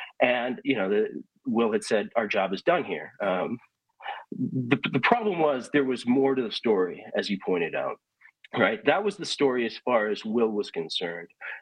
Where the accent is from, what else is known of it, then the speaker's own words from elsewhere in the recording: Wisconsin, United States; Yeah, so like you, Kristen, I grew up in Wisconsin